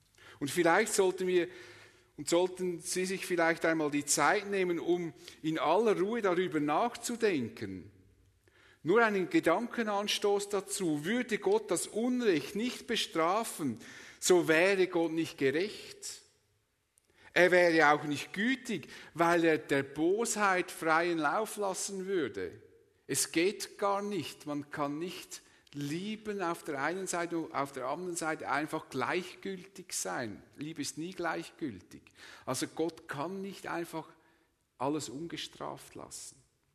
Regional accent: Switzerland; Oder sind wir Schweizer wirklich gottesfürchtiger als die Haitianer?

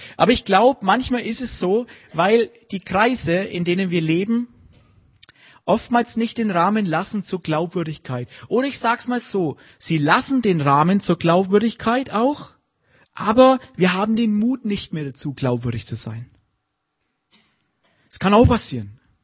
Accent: Bavaria, Germany; accent: Franconian; ich spreche Fränkisch, auch nicht Deutsch. Und es fällt mir manchmal schwer.

